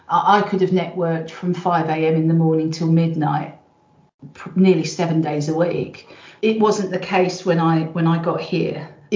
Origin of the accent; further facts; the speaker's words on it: London, United Kingdom; also born or lived in Suffolk; But I'm primarily a Londoner. And it's a really strange transition, because I grew up in West London but could never afford to live there. So I had to move to East London before it became trendy.